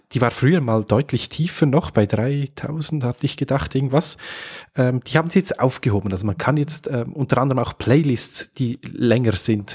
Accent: Switzerland; Ich nehme ganz, ganz stark an, dass das bei euch in Österreich nicht anders rausgekommen wäre und bei uns in der Schweiz auch nicht.

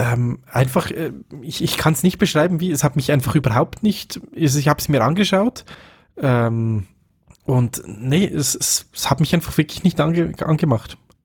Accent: Switzerland; Alien als Schweizer sowieso, weil kommt ja aus Schweizer Hand, das Monster.

